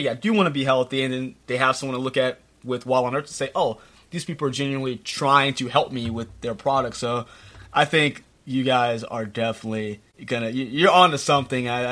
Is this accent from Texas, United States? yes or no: yes; Texas, United States; See, growing up in Texas, T-Mac was one of my favorite players when he was with the Rockets.